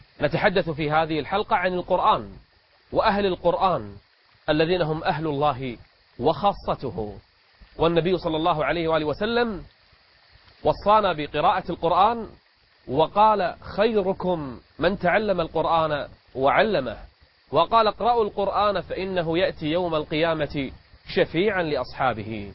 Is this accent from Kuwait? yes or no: yes; Kuwait; نرحب وإياكم بضيوفنا قراء المساجد عندنا في الكويت